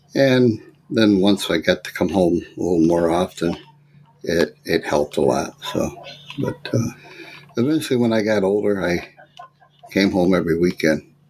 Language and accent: English; Corning, New York, United States; Well, I was born in Corning, New York, home of the Corning Glass Center. Back in the early part of 1950, then.